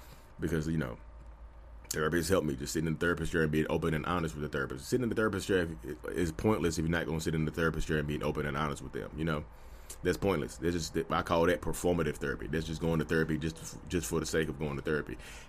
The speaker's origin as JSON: {"language": "English", "region": "North Carolina", "country": "United States", "said": "You see my face, you know who I am. I'm from North Carolina. I'm a real estate agent."}